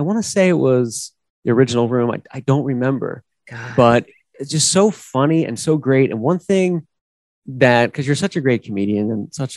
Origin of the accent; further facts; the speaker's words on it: Philadelphia, Pennsylvania, United States; But I'm from Philadelphia originally, where he's from.